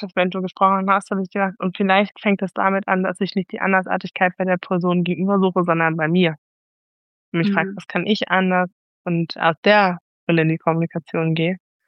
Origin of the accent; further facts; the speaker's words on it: Kiel, Schleswig-Holstein, Germany; now in Hamburg, Germany; Ursprünglich Kieler Dern, ne?